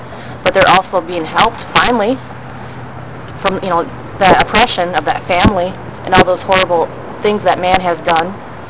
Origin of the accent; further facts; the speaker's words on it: United States; 29 years old. I'm from the Oneida Nation.